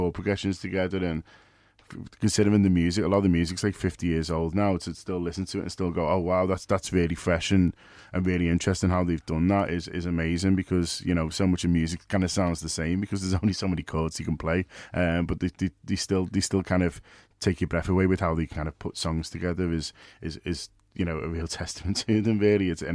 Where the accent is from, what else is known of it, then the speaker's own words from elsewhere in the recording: Liverpool, North West England, United Kingdom; Saying, I'm from Liverpool, love … stuff like that.